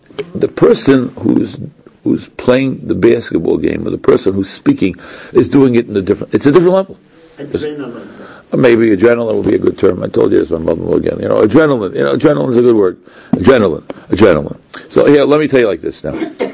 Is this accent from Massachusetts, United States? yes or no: yes; Boston, Massachusetts, United States; growing up in Boston, there was something called, this is Johnny Most, high above courtside, 13909.